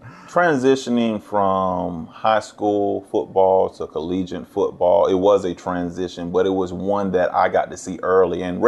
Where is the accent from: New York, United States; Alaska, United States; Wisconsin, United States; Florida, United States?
Florida, United States; St. Augustine; he actually came and ran a track meet at my hometown, St. Augustine, Florida, at our high school.